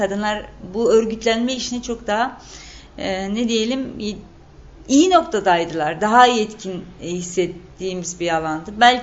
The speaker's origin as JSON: {"language": "Turkish", "region": "Bingöl", "country": "Turkey", "also_born_or_lived": "Siirt", "lives_now": "Ankara, Turkey", "said": "şu anda da Ankara'da yaşamaya devam ediyorum. Bekar, evet. Bingöllüyüm ben."}